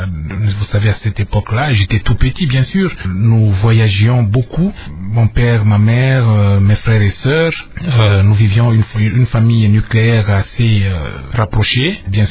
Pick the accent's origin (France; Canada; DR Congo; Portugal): DR Congo; Maniema; chez nous au Maniema